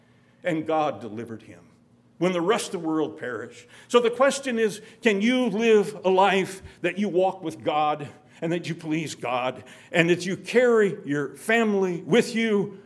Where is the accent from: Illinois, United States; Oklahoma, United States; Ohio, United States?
Illinois, United States; Oblong; As a boy, I grew up in Oblong, Illinois.